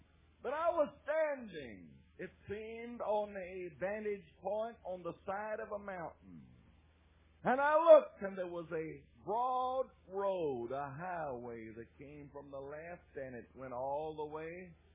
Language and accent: English; Louisiana, United States; I was from Louisiana, and there are no mountains in Louisiana except the ones that you see the pictures of in the book.